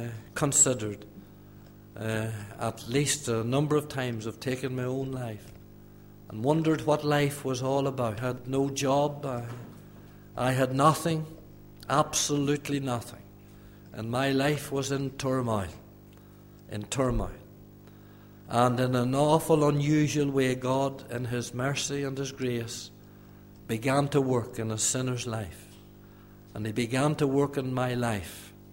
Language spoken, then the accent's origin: English; Derrygonnelly, Northern Ireland, United Kingdom; down around Lower Loch Erne, you'll pass through Derrigonley. It's not a very big town, but it was my hometown.